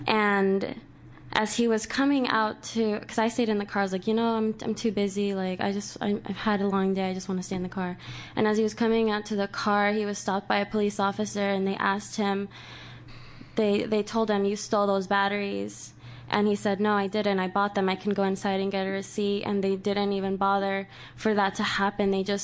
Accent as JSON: {"language": "English", "region": "Arizona", "country": "United States", "tie": "born or raised there", "lives_now": "Eugene, United States", "said": "I was raised in Arizona, so I've lived in a state that basically approved of racially profiling primarily immigrant communities under SB 1070"}